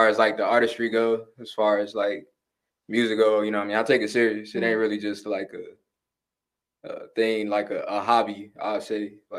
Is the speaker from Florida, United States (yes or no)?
no; Waukegan, Illinois, United States; Well, I'm from Waukegan, Illinois.